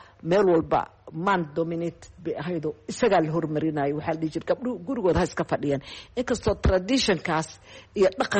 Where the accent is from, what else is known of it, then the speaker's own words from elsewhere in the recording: Bosaso, Puntland, Somalia; born there; also born or lived in Mogadishu; waxaan ku dhashay degmada Boosaaso aynu haddeer joogno.